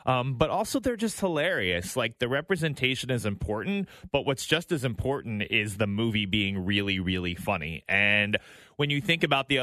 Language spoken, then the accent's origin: English; New York City, New York, United States; And I didn't grow up with country music growing up in New York City, although I do love it now.